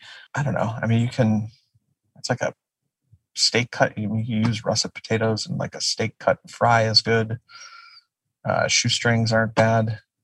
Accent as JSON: {"language": "English", "town": "Detroit", "region": "Michigan", "country": "United States", "tie": "born or raised there", "said": "I grew up outside of Detroit, so we used to, White Castle was pretty great."}